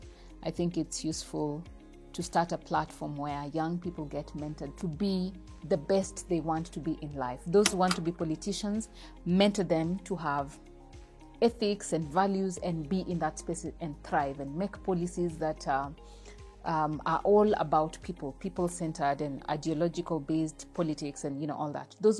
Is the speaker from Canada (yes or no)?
no; Western, Kenya; now in Nairobi, Kenya; I come from Bungoma County.